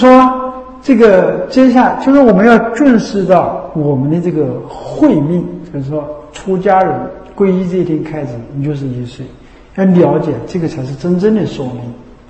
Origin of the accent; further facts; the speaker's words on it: China; 所以我们中国人有一个思想